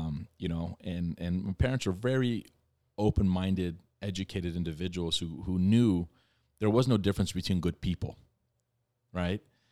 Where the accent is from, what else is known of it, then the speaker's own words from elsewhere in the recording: Germany; I was born in Germany and came from Germany.